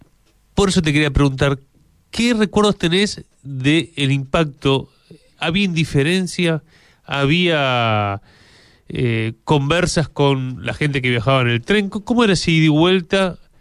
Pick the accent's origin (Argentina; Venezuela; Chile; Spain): Argentina; Con mucha vergüenza como Argentina, porque vos tenías, nuestros héroes.